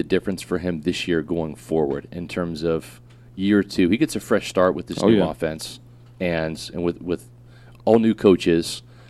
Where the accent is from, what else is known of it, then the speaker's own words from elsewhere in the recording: Kansas City, Missouri, United States; All right, I'm from Kansas City originally, so I was a Chiefs fan.